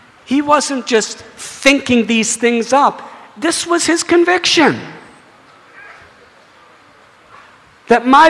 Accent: United States; I was brought up in America, and I was taught that we gained independence from the British

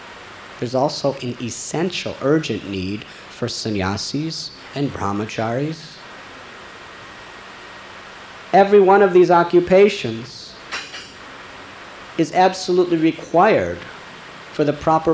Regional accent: United States; I was born and raised in America. Now I'm 42 years old.

